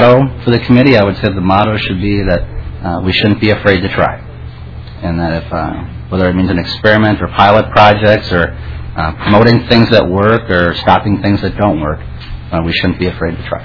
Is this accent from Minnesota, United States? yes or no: yes; Farmington, Minnesota, United States; I'm from Farmington.